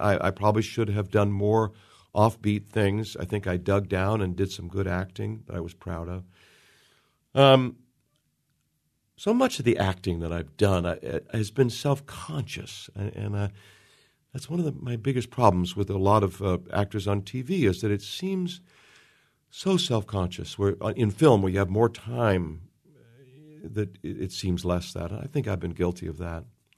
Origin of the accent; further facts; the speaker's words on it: Pittsburgh, Pennsylvania, United States; born there; So I was born in Pittsburgh because my mother was staying with her mother during World War II because my dad was in the service. And so we stayed like for 3 or 4 years with my mother on this house on this hill.